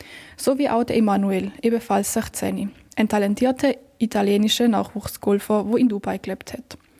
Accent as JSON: {"language": "German", "country": "Switzerland", "said": "80% davon sind wir Schweizer selber."}